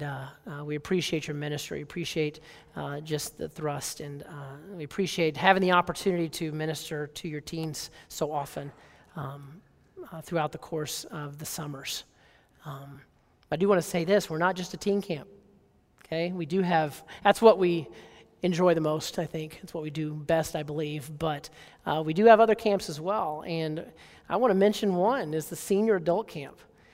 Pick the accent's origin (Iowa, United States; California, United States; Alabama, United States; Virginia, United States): Alabama, United States; now in North Carolina, United States; Of course, I have lived in North Carolina for a while. I grew up in Alabama, so it's even worse.